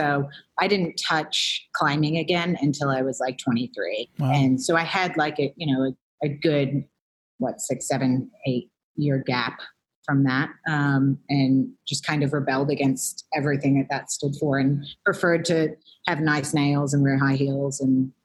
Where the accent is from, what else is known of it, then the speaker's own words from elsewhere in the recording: New Zealand; And the beauty about growing up in New Zealand is that, you know, there's a lot more cultivation of the imagination